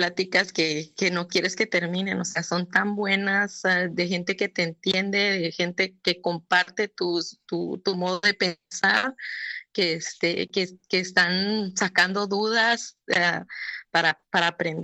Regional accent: California, United States; Yo soy de acá de California y acabamos de terminar nuestro curso hace un par de semanas

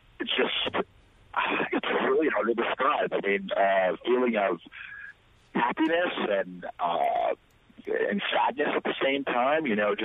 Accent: New York City, New York, United States; also born or lived in Florida / Louisiana; I grew up in Harlem in the 80s. Left, moved to Florida, went to college in Louisiana, came back to New York in 2005

